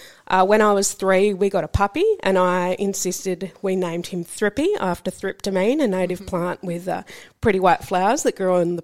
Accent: Kangaroo Island, South Australia, Australia; I was brought up on Kangaroo Island, which is off Adelaide in South Australia, and it's a place known for its natural beauty. And I grew up on a big block of land with my family.

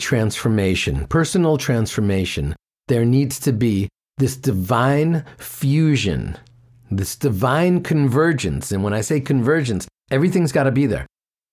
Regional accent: New York, United States; And growing up in New York, of course, you're not actually supposed to answer the question.

